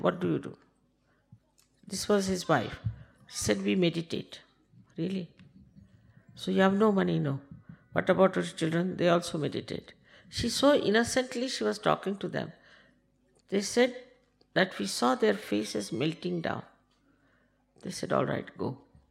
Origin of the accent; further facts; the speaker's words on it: India; I am an Indian. I mean, and nobody knows me.